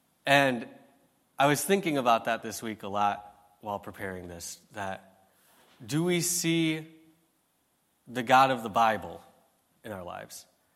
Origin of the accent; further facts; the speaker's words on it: Hartford City, Indiana, United States; We are from Hartford City, Indiana, and we've been planting there for a couple of years.